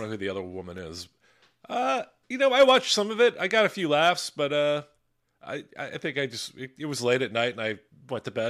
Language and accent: English; Philadelphia, Pennsylvania, United States; I've heard through the grapevine that my hometown team, the Philadelphia Eagles, are going to be absolute dog shit.